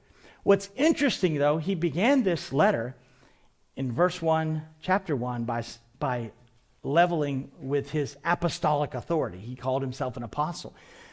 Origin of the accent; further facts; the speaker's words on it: Maine, United States; I grew up in New England, in Maine, and when my wife, who grew up in Alabama, would go see my family